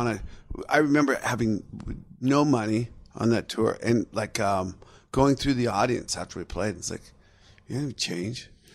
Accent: Seattle, Washington, United States; came down the West Coast, went through my hometown of Seattle, and it was amazing.

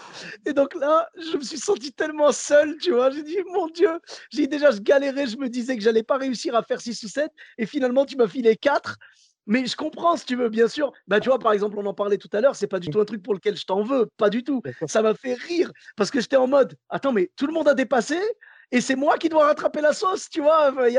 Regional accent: Bordeaux, Nouvelle-Aquitaine, France; moi, comme je venais de Bordeaux

